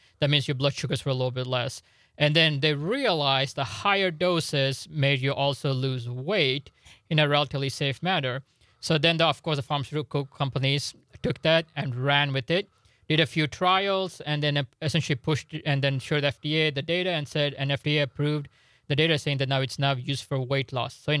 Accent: Cincinnati, Ohio, United States; moved away as an adult; now in Wisconsin, United States; So we're not from Wisconsin. You know, I grew up in Cincinnati, went to med school in Florida, trained in Mississippi.

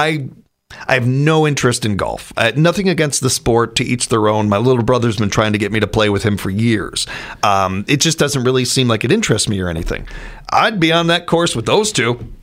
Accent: Chicago, Illinois, United States; or mention that I'm from Chicago too

